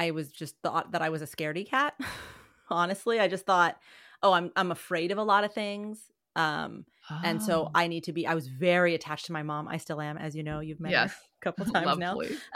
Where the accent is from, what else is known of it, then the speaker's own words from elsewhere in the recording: Colorado, United States; I grew up in Colorado for, you know, the formative part of my younger years.